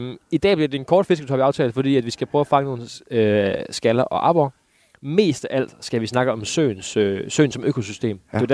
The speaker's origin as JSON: {"language": "Danish", "town": "Alken", "region": "Central Denmark Region", "country": "Denmark", "tie": "born or raised there", "said": "jeg har vokset op ude i Alken, det er en halv times tid herfra"}